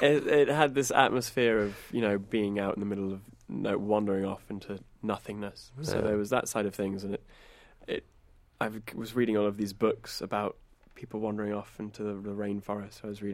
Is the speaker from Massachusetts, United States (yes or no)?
yes; Boston, Massachusetts, United States; I grew up just outside of Boston.